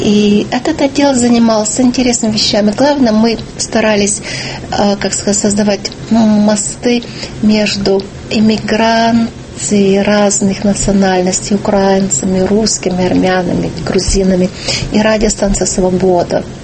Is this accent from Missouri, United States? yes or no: yes; St. Louis, Missouri, United States; also born or lived in Russia; я родилась в России, что мой родной язык русский. И я выросла в штате Миссури, город Сент-Луис, Миссури.